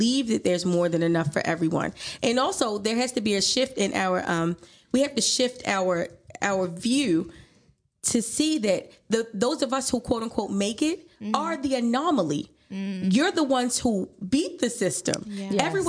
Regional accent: Baltimore, Maryland, United States; again, I say I grew up in Baltimore.

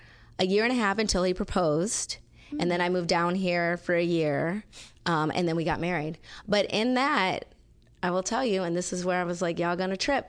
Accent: Wisconsin, United States; And I'm from Wisconsin. I mean, we drink.

